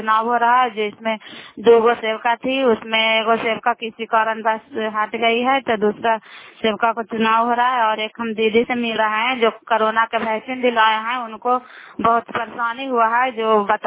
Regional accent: Bihar, India; नालंदा जिला कराय ब्लॉक के निवासी हूँ।

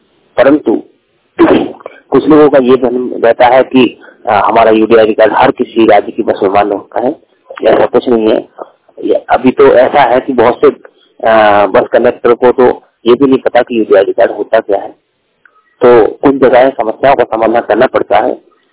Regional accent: Uttar Pradesh, India; बस यूपी की है तो हम यात्रा कर सकते हैं, क्योंकि हम यूपी के रहने वाले हैं।

